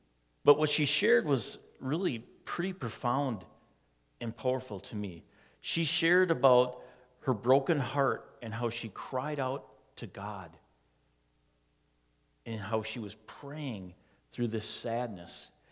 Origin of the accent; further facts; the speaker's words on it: Shawnee, Wisconsin, United States; It was an afternoon after school when I walked to the Bread of Life Christian bookstore where I grew up in Shawnee, Wisconsin.